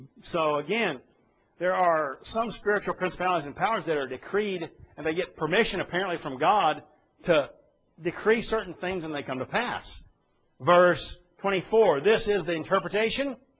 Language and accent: English; Texas, United States; Now, I grew up in Texas, and we had a bunch of cattle, both dairy cattle and beef cattle.